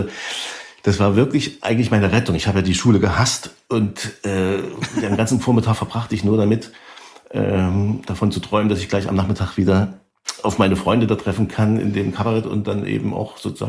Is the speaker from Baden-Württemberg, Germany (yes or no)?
no; Chemnitz, Saxony, Germany; wir kommen ja nur aus Karl-Marx-Stadt, DDR.